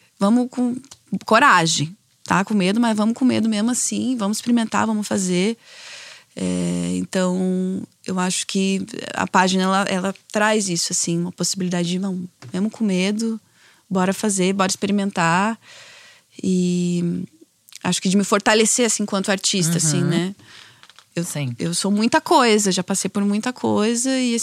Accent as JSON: {"language": "Portuguese", "town": "Curitiba", "region": "Paraná", "country": "Brazil", "tie": "born or raised there", "moved": "as an adult", "lives_now": "Rio de Janeiro, Brazil", "said": "Eu venho de Curitiba, tenho essa relação muito da cidade, por nunca ter morado em outro lugar, né? Eu sou uma guria que morou a vida toda em Curitiba."}